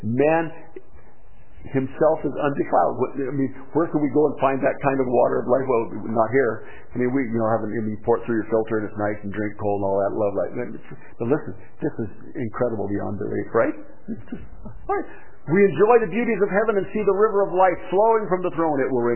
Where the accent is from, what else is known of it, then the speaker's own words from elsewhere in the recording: Washington, United States; Now, I grew up in the Yakima Valley. It used to be called the fruit bowl of the nation.